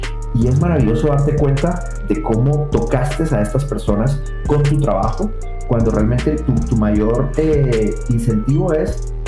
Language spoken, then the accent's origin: Spanish; Guatemala; born there; Esta última semana tuve la oportunidad de estar en Guatemala, mi país natal.